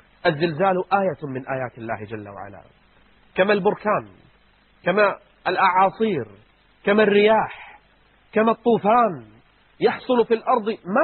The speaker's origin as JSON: {"language": "Arabic", "country": "Kuwait", "said": "وأنا مثلك أوجه رسالة لوزير الداخلية عندنا بالكويت والمسؤولين"}